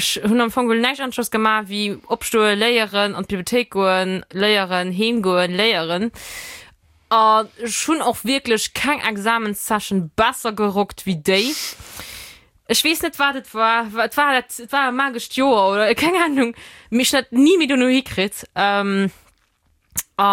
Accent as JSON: {"language": "German", "country": "United States", "said": "Ich bin eine Amerikanerin"}